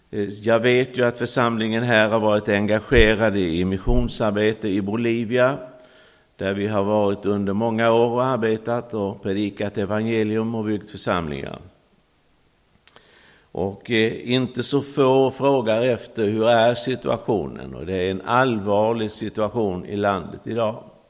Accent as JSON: {"language": "Swedish", "town": "Karlskrona", "region": "Blekinge", "country": "Sweden", "tie": "born or raised there", "said": "och jag är från Karlskrona, född och uppvuxen i pingstersamlingen i Karlskrona."}